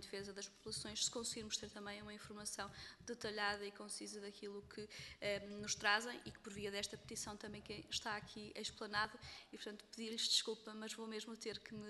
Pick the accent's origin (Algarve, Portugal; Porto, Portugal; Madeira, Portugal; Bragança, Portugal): Bragança, Portugal; mas em relação ao Distrito de Bragança, de onde sou e onde cresci.